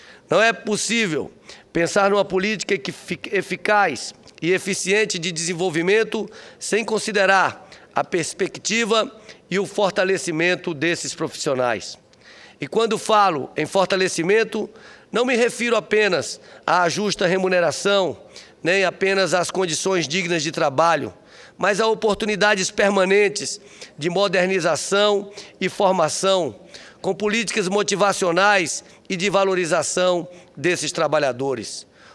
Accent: Brasília, Federal District, Brazil; Cresci em Brasília, acompanhando de perto o seu desenvolvimento institucional

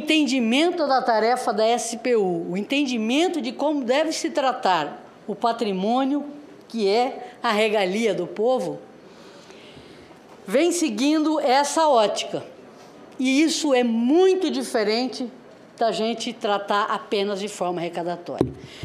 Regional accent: Santos, São Paulo, Brazil; venho de uma cidade, de Santos

